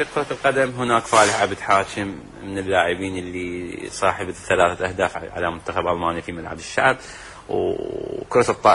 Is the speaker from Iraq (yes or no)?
yes; Diwaniyah, Al-Qadisiyah Governorate, Iraq; لو أطور نفسي أروح أخدم محافظة أخرى غير أخدم مدينتي. زين فبالديوانية